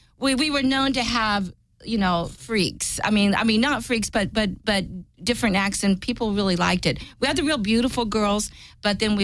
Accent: South Korea

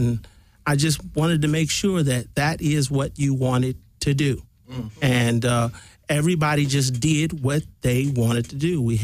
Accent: Meridian, Mississippi, United States; now in Los Angeles, United States; Oh, I'm from Meridian, Mississippi. Oh. I came here in 2000 to teach.

